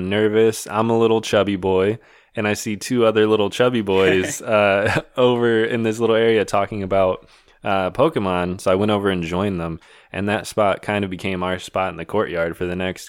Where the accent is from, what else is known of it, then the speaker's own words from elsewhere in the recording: Indiana, United States; also born or lived in California; That's me. This is my voice. I have the deeper, more stupid voice. I was born and raised in Indiana. Met Jose in sixth grade.